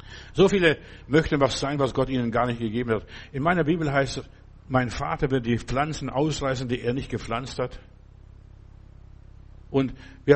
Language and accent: German; Klaipėda, Klaipėda County, Lithuania; Als ich jetzt vor Jahren mal in Memel, da wo ich herkomme, war und die Gegend besucht habe